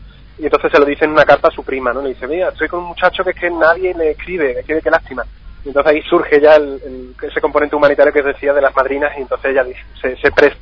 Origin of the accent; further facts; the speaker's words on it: Rota, Andalusia, Spain; veranea, él tiene una casa de veraneo en Rota, en mi pueblo, y tuve la oportunidad, moviendo algunos hilos aquí en Rota con amigos comunes, de poder entrevistarlo